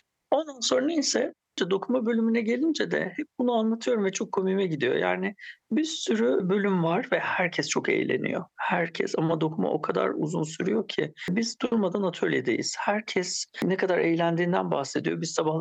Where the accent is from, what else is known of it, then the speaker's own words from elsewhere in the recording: İzmir, Turkey; born there; Yani işte İzmir'de doğdum. Deniz, güneş, kum, mis gibi.